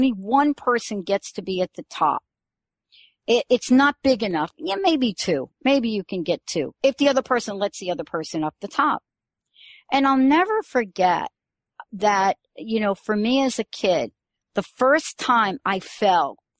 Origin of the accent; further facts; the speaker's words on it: New York, United States; I grew up in the Bronx. I grew up in the projects in the Bronx.